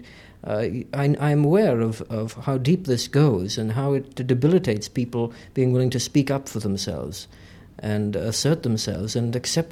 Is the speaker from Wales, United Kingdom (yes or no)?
yes; Wales, United Kingdom; now I'm a Welshman, and you grow up in Wales knowing that your country was conquered